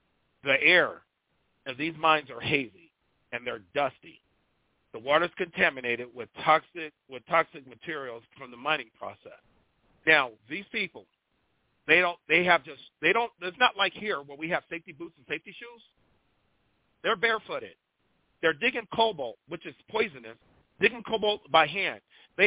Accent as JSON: {"language": "English", "country": "United States", "said": "I am an American. I don't need a color title."}